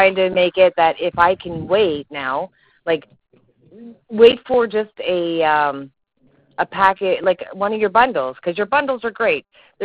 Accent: Canada; Right, because I'm Canadian?

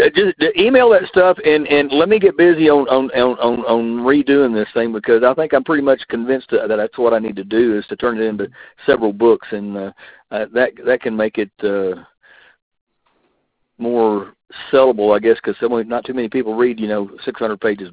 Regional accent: Texas, United States; accent: Texas Panhandle; my accent is from the Texas Panhandle. And I can't get rid of it. I wish I could.

